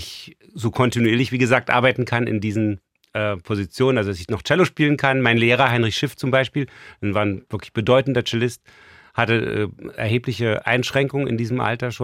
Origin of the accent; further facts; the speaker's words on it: East Berlin, Berlin, Germany; ich bin ja auch in Preußen groß geworden, also in Ost-Berlin.